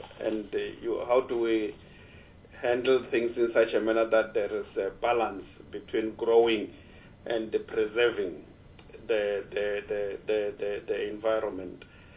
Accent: Limpopo, South Africa; I'm from Limpopo

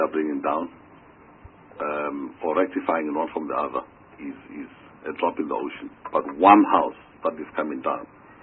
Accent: Soweto, Gauteng, South Africa; Fortunately, I come from Dube in Soweto.

